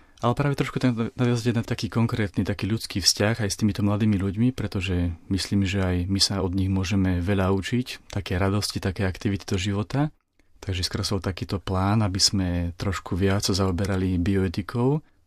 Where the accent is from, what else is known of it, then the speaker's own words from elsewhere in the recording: Považská Bystrica, Trenčín Region, Slovakia; Pochádzam z mesta Považská Bystrica, kde som sa narodil, vyrastal, študoval, kde som začal ministrovať prvýkrát.